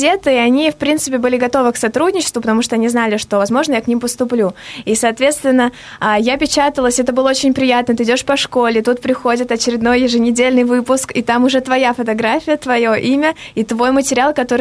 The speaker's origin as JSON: {"language": "Russian", "town": "Tolyatti", "region": "Samara Oblast", "country": "Russia", "said": "я просто из Тольятти"}